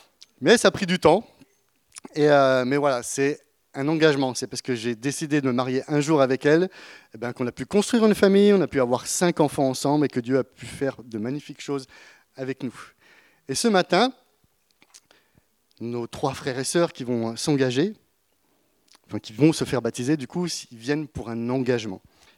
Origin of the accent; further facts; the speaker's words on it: France; Je ne sais pas en tant que Français, mais j'aime pas dire ça, mais bon.